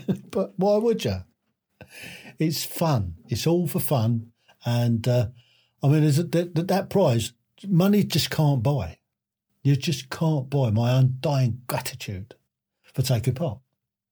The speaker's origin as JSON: {"language": "English", "town": "Woofferton", "region": "West Midlands", "country": "United Kingdom", "said": "Yeah, I come from Wooferton in Shropshire."}